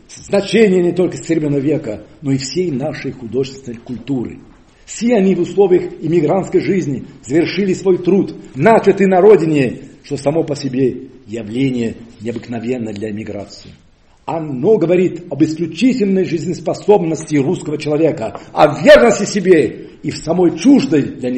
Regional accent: Nice, Provence-Alpes-Côte d'Azur, France; first language Provençal; Russian is a second language; я не малохольный француз, я из альпийских горцев, я из Ниццы.

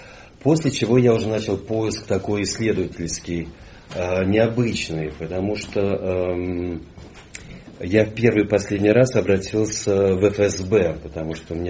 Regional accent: Saint Petersburg, Russia; добавок я сам из Ленинграда, и поэтому эта история такая, она больше ленинградская.

